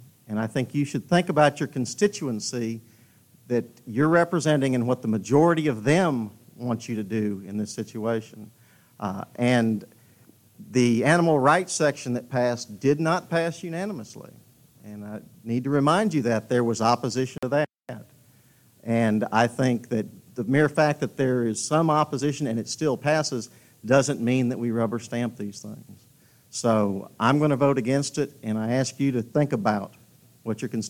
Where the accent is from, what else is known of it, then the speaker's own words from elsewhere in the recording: Texarkana, Texas, United States; I come from Texarkana in East Texas